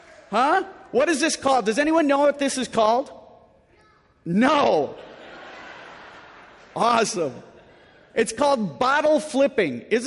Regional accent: Midwest, United States; But I grew up in the Midwest, and things were different back in my day.

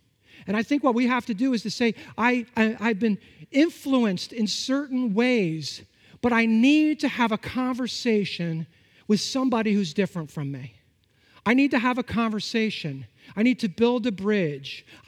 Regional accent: Bloomfield, New Jersey, United States; Now, I was born and raised in Bloomfield, New Jersey, and I know some of you in our church, you hold that against me because I'm from New Jersey, but I am from New Jersey.

